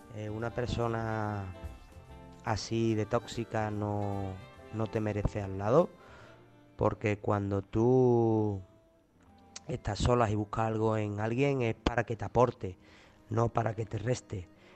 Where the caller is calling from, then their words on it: Huelva, Andalusia, Spain; corresponsal de Huelva